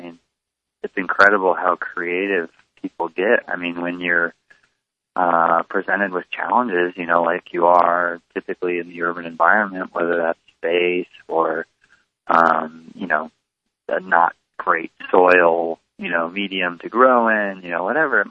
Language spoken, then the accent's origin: English; Omaha, Nebraska, United States; And we grew up together in Omaha, Nebraska.